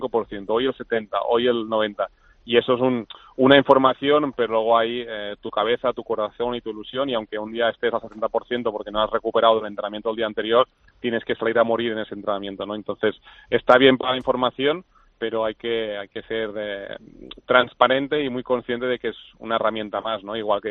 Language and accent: Spanish; Catalonia, Spain; yo como deportista catalán, español, que lleva 2 Juegos Olímpicos